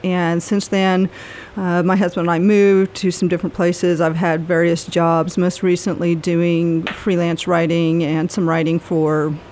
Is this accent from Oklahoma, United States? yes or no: yes; Oklahoma, United States; now in Sheridan, United States; Well, originally I'm from Oklahoma.